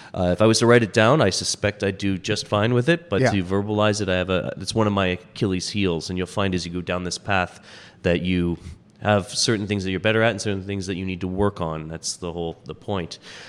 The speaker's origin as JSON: {"language": "English", "town": "Windsor", "region": "Ontario", "country": "Canada", "said": "I came from Windsor, which is Essex County, which is the wine region of Lake Erie North Shore."}